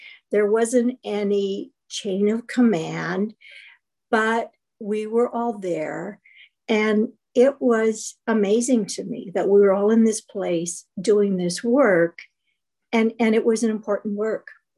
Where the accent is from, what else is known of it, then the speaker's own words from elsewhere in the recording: Sedona, Arizona, United States; from Sedona. Glad to be here tonight.